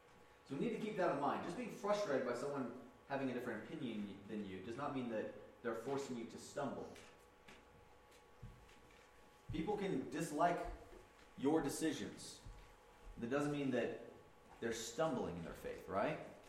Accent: United States; where I'm an American. I've got these rights.

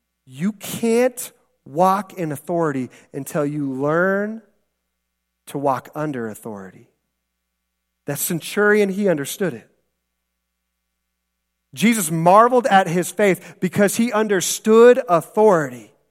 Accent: Midwest, United States; And the background I grew up in here in the Midwest, we don't really, you know, maybe some of you guys are like this.

